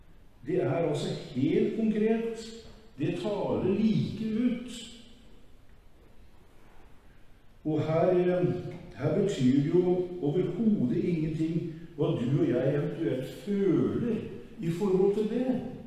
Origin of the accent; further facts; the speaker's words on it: Kragerø, Telemark, Norway; Jeg kjenner en eldre dame nede i Kragerø, en Sandedal, der jeg kommer fra.